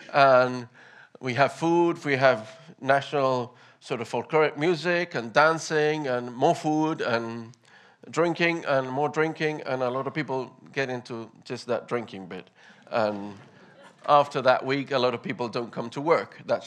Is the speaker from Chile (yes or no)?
yes; Chile; And I come from Chile, as you know, and we have our own celebrations.